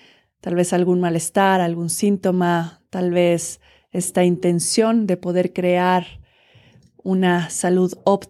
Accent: Cholula, Puebla, Mexico; Soy de Puebla, de Cholula, radico aquí en Cholula

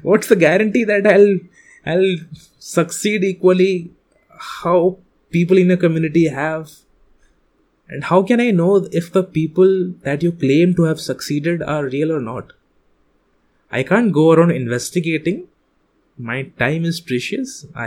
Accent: India; Currently, I host this podcast from India. I'm an Indian myself.

